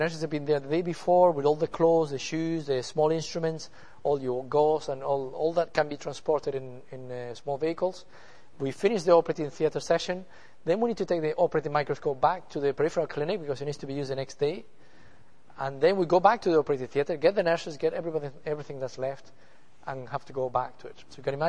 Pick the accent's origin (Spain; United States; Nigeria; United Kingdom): Spain; Canary Islands; now in Bolivia; I'm actually not from Bolivia. I'm from Spain. I'm from Tenerife, actually.